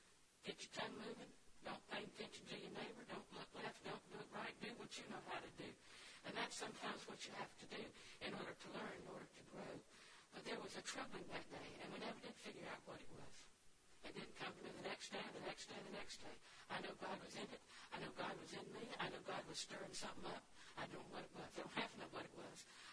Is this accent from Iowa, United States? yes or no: no; Auburndale, Florida, United States; I was raised in Auburndale